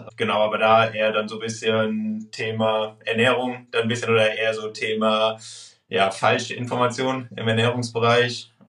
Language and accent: German; Mainz, Rhineland-Palatinate, Germany; also born or lived in Cologne; halt Master in Maastricht und davor habe ich aber 8 Jahre in Köln gelebt. Aber ich komme halt ursprünglich aus Mainz und jetzt quasi wieder so in die Heimat zurückgekehrt.